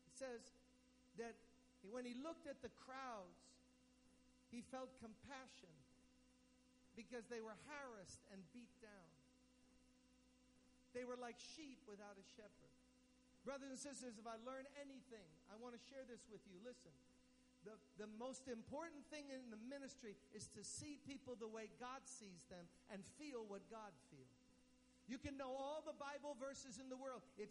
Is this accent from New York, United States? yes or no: yes; New York City, New York, United States; I come from New York City.